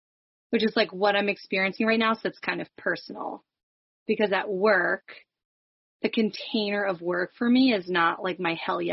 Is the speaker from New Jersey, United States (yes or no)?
yes; New Jersey, United States; Hi Sarah, nice to meet you. I'm from Northwestern New Jersey